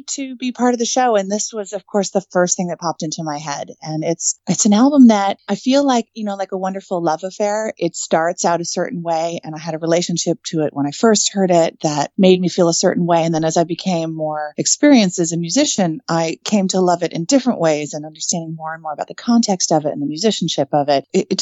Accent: New York City, New York, United States; I was living in New York City at the time, which I love New York. It's my hometown, but it's a sort of dog eat dog kind of music scene.

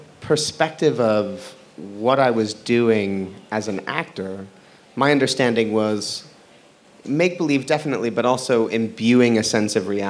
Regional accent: Iowa, United States; born there; It sort of started with, I was born in Iowa.

